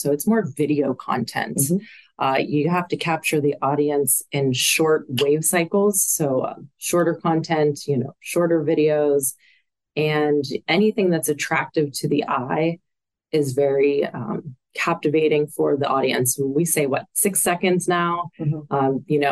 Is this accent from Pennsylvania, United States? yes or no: yes; Greensburg, Pennsylvania, United States; So I grew up here in Greensburg. I was a member of Blessed Sacrament Cathedral. I graduated from Greensburg Central Catholic, and I went on to Point Park.